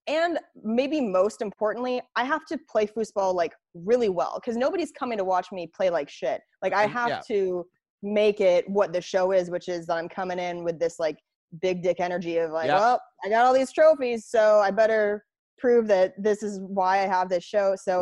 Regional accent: Spokane, Washington, United States; Spokane, my hometown.

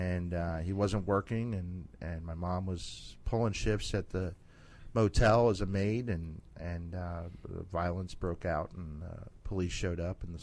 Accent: Florida, United States; also born or lived in New York City; Yeah, I was born in New York City, but was raised in Florida.

